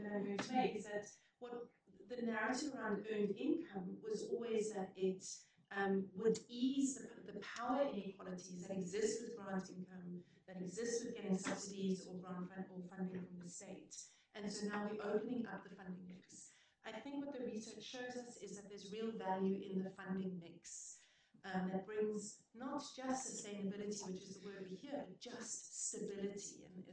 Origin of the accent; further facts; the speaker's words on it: South Africa; I mean, I'm South African